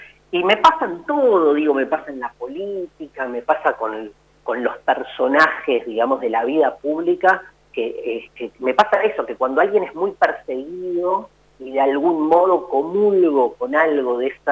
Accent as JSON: {"language": "Spanish", "region": "Buenos Aires", "country": "Argentina", "said": "yo soy un porteño que se enamoró de Estudiantes con el campeonato de 1982. Yo en ese momento era hincha de Atlanta."}